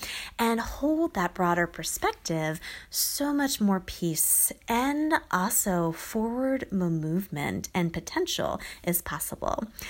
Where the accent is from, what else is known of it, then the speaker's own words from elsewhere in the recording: Northeast, United States; Growing up in the Northeast, we were always cooped up during the winter time.